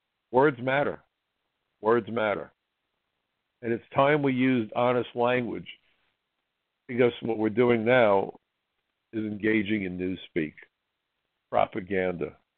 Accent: United States; But as an American, I feel worse for my countrymen and their families

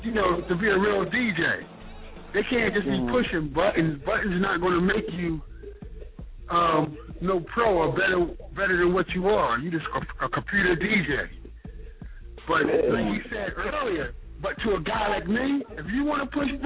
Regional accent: Philadelphia, Pennsylvania, United States; I'm from Southwest Philly

